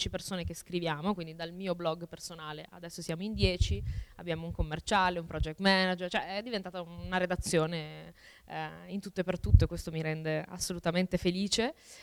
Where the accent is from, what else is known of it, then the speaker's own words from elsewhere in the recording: Albania; Figurati se gli avessi detto sono albanese, addirittura.